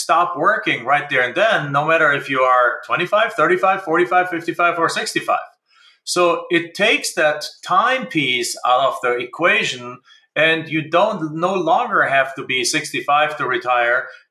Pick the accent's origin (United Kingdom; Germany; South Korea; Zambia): Germany; now in United States; I'm from Germany. When we came to the United States, we really didn't have any cash